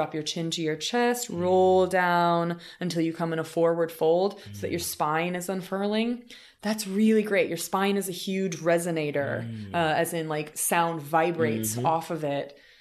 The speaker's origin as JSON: {"language": "English", "region": "Indiana", "country": "United States", "accent": "general American", "said": "I am from Southern Indiana. So for the most part, my accent was a pretty good example of a, quote, general American accent."}